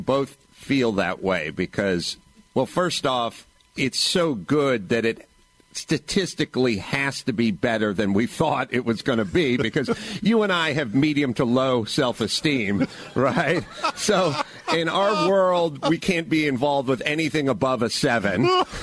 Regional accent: North Hollywood, California, United States; because I grew up in North Hollywood, and then North Hollywood turned into sort of a mess.

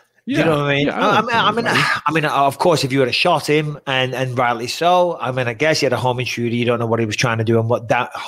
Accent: United Kingdom; I'm British, as you know.

